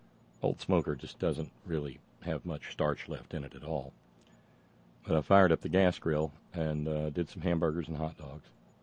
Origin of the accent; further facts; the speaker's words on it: Alabama, United States; that wonderful hot dog that I love from down where I grew up in Alabama